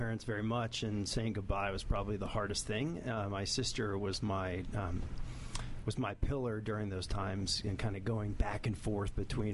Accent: Middletown, New York, United States; Middletown, New York.

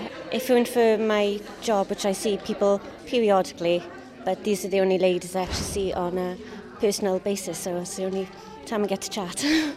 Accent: Bridgend, Wales, United Kingdom; I'm originally from Bridgend, South Wales. Moved up here end of August to join my husband.

